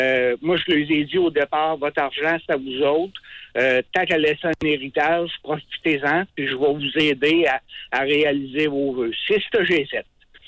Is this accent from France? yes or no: no; Quebec, Canada; moved away as an adult; À l'âge de 18 ans, je m'entendais pas du tout avec mon père. Je suis parti du Bas-Saint-Laurent pour m'en aller travailler en ville